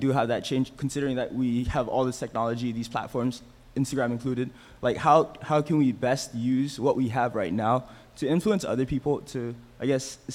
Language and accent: English; Northern Mariana Islands